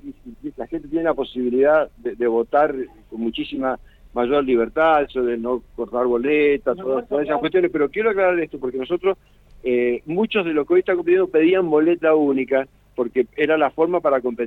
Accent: Mendoza, Argentina; lo que somos los mendocinos

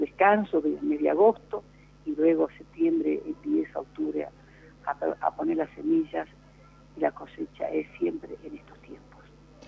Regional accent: La Quiaca, Jujuy, Argentina; Yo lo viví en mis años quiaqueños, donde nací, en la Puna

